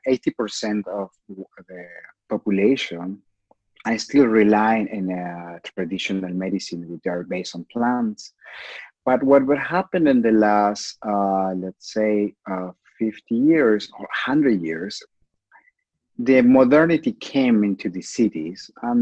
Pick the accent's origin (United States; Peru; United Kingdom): Peru; Cusco; I'm originally from Cusco.